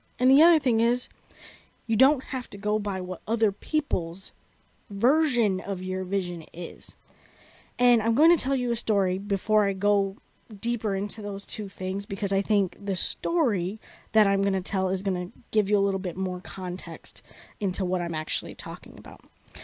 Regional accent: New York City, New York, United States; I am from New York City. So being out here allows me the freedom to not be in such a dense, crowded place

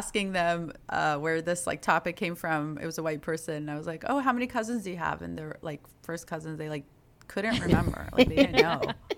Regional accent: Alabama, United States; I grew up in Alabama, yes. So I feel you.

